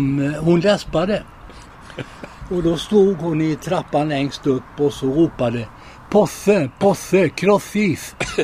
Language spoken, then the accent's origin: Swedish; Falköping, Västra Götaland County, Sweden; now in Slutarp, Sweden; gammal Falköpingsbo egentligen och flyttade ut till Slutarp 1969. Men jag är född i Falköping, uppväxt och gått i skolan. Eller skolorna kan man säga i Falköping. Det är väl den bakgrund jag har. Jag bodde ju på Fredsbergsvägen i många år.